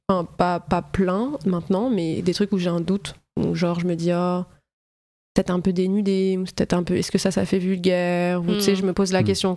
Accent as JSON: {"language": "French", "town": "La Défense", "region": "Île-de-France", "country": "France", "tie": "born or raised there", "said": "J'ai grandi à La Défense, donc, avec mes deux parents et mon frère."}